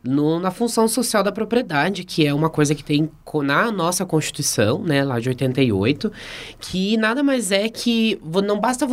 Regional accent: Paraná, Brazil; na cidade de onde eu venho, que é do interior do Paraná.

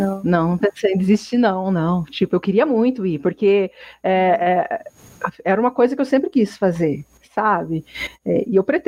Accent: Chile; first language Spanish; Portuguese is a second language; que sou eu, que sou espanhola, não, que falo espanhol, que sou chilena, não estou entendendo nada do que esse cara está falando

